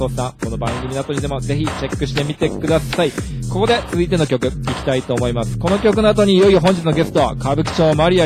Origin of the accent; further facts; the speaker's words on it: Saitama, Japan; 僕とね同じ地元埼玉から